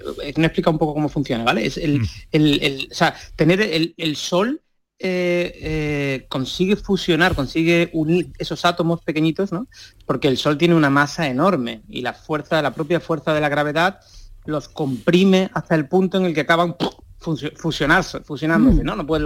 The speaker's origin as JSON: {"language": "Spanish", "town": "Seville", "region": "Andalusia", "country": "Spain", "said": "yo soy de Sevilla y me siento particularmente orgulloso"}